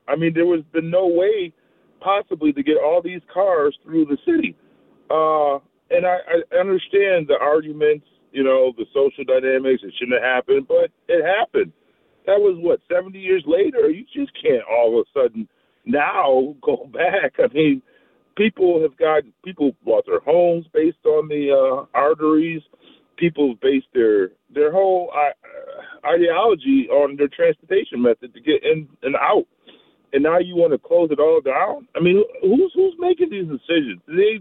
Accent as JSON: {"language": "English", "country": "United States", "tie": "born or raised there", "said": "So I grew up on the Olympic area, so we used the 33 growing up all my life, 198."}